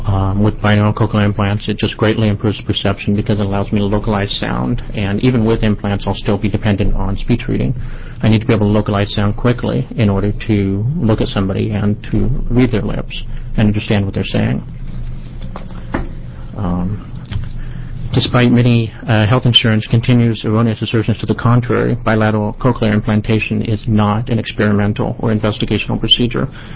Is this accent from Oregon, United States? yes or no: yes; Portland, Oregon, United States; from Portland, Oregon.